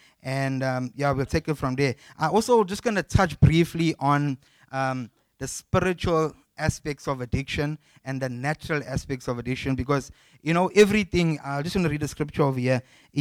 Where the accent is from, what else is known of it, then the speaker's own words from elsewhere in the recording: Sydenham, London, United Kingdom; I grew up in Sydenham. In a block of flats called Sydenham Heights.